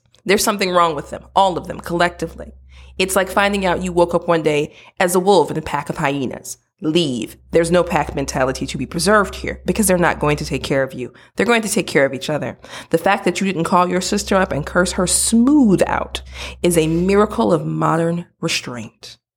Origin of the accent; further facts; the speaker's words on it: Midwest, United States; I'm from the Midwest. Don't judge me.